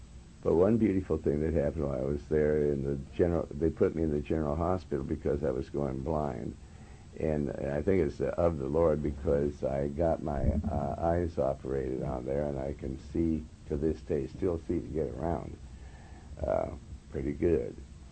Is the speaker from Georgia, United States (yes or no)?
no; Montana, United States; now in California, United States; because I was from Montana. I came here to California.